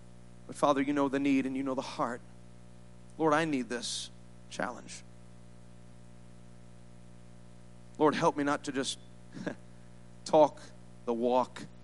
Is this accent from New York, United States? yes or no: yes; New York, United States; I take pride in that because I'm from New York.